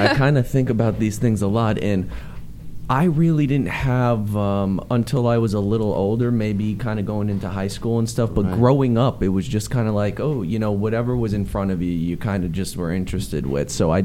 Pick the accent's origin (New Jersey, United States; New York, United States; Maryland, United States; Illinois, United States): New York, United States; Brooklyn; also born or lived in Wisconsin; Born in Wisconsin, but pretty much raised in, I like to say I grew up in Brooklyn. Most of my years, my informative years were in Brooklyn.